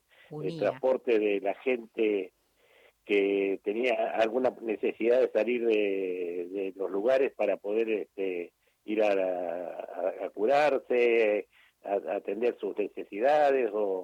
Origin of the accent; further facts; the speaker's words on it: Tierra del Fuego, Argentina; Sí, sí, soy 80 años de fueguino.